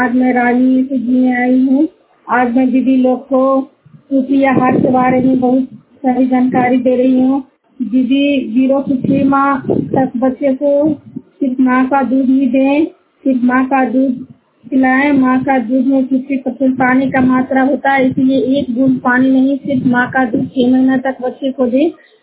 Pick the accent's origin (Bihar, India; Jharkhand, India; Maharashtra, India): Bihar, India; Juniyar; मैं नालंदा जिला के हिलसा प्रखंड के जुनियार गांव की निवासी हूँ।